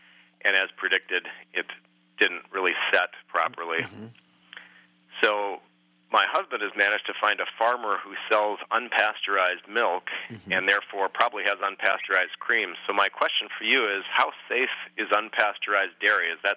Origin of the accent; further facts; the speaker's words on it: Edina, Minnesota, United States; Well, actually, I grew up in a suburb of Minneapolis called Edina.